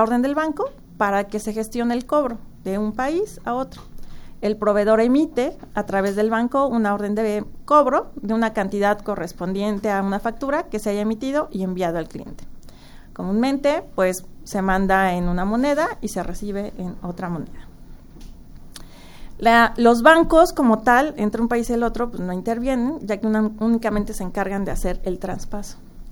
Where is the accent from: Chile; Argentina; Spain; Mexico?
Mexico; cómo nosotros como mexicanos vemos esta imagen de la madre